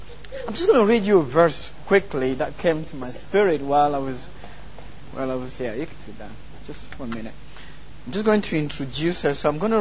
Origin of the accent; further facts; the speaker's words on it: Cameroon; first language French; English is a second language; moved away; When I was in Cameroon, it was tough. I wasn't a Christian. I was doing my own thing. French is my first language, by the way, so you'll find a broken accent a little bit. So, when I came over here